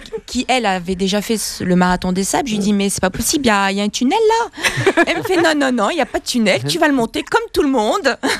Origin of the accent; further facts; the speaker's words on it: Casablanca, Casablanca-Settat, Morocco; moved away as an adult; je suis née à Casablanca.